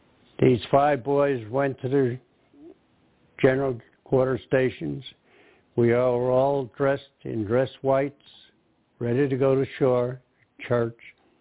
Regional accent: Union, New Jersey, United States; I'm 89 years old. I'm from Union, New Jersey, and I'm one of the few Pearl Harbor survivors left in New Jersey.

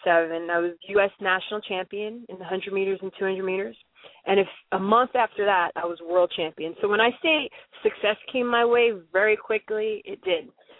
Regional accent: Los Angeles, California, United States; born there; I was born in Los Angeles, and so I was a big Lakers fan

